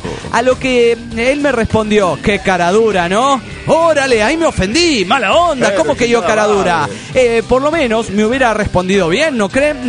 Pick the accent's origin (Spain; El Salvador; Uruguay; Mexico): Mexico; Mexico City; Soy el demonio del DF mexicano.